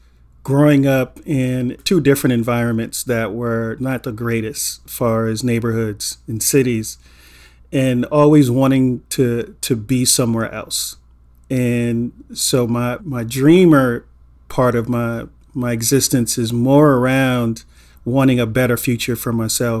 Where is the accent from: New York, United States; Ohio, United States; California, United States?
California, United States; Inglewood; if you're a black man growing up in Inglewood in the 80s, getting to 17 or 18 was a win, you know?